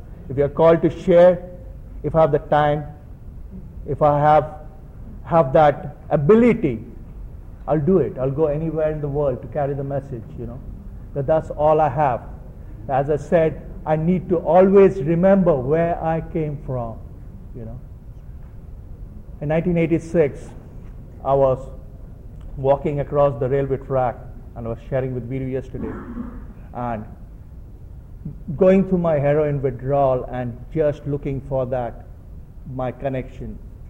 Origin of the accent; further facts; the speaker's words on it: India; I'm from India. I used in India for 12, 13, 14 years.